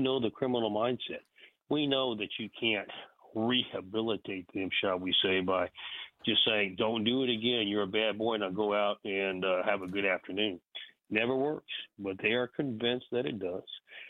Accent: Mexico; I grew up in Mexico as a son of a mission. My parents were missionaries.

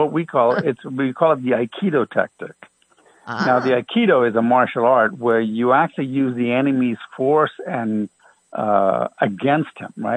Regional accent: Sudan; also born or lived in Ghana / Ethiopia / Jamaica; I was born in Africa. I was born in Ghana, and I grew up in Sudan and Ethiopia and Jamaica, right? So I'm African by birth. I'm ethnically Indian. My parents are Indian, right? So I'm ethnically Indian, but I'm African by birth, African by culture, grew up there.

